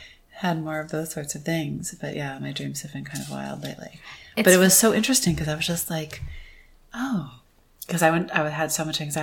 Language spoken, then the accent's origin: English; Thousand Oaks, California, United States; also born or lived in Santa Barbara / Michigan; I'm from Thousand Oaks, California. My mom, my parents were divorced when I was young. So my dad was always in Santa Barbara. So I spent a lot of time in Santa Barbara. She moved us, we moved with her to Michigan.